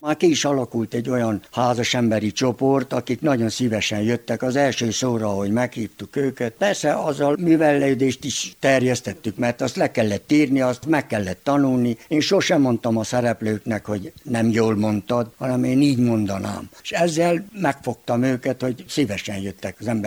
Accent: Odorheiu Secuiesc, Harghita, Romania; Diákkoromban úgy megszerettem Székelykeresztúrt, különben udvarhelyi vagyok. Oda érdekes módon nem kívánkoztam annyira, bár a gyerekkorom egy része ott telt

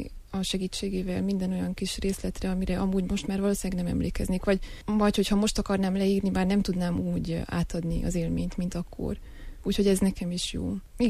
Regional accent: Romania; mondtam, hogy Romániából, de magyarul beszélek, vagy hogy magyar az anyanyelvem

